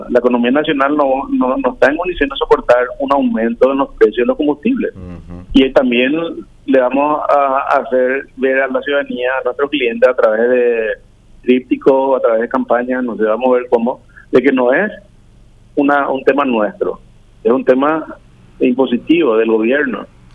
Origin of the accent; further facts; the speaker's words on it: Paraguay; A nosotros como proveedores de combustible y a todos como paraguayos.